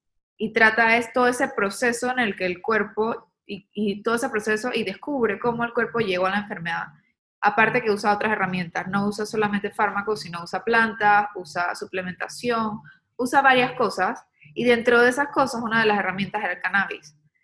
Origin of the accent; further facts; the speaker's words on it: Panama; Yo soy médico panameño